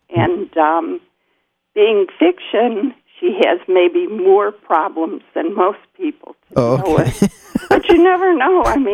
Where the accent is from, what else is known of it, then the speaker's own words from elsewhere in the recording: Chicago, Illinois, United States; I'm from Chicago. My son and daughter-in-law and three grandchildren live in Arizona.